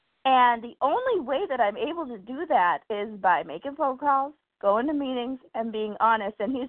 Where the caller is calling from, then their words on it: Kenosha, Wisconsin, United States; from Kenosha, Wisconsin, and grateful to be on the meeting this morning.